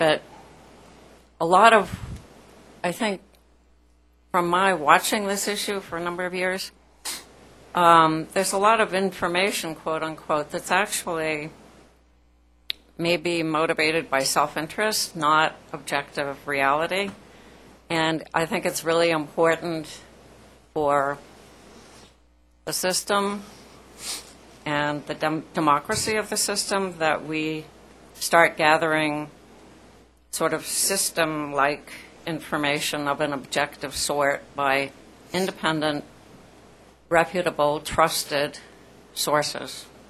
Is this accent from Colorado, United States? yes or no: yes; Boulder, Colorado, United States; I'm from Boulder, Colorado